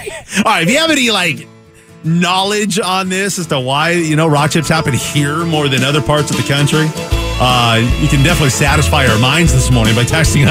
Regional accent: Seattle, Washington, United States; we grew up in the Pacific Northwest. I grew up in the Seattle area.

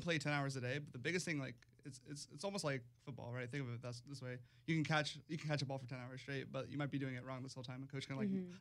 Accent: Manhattan, New York, United States; Yeah, from Manhattan.

